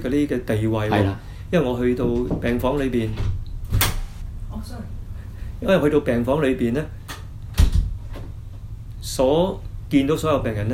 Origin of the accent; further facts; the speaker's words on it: China; 我哋中國人啊，不嬲都好唔中意講死亡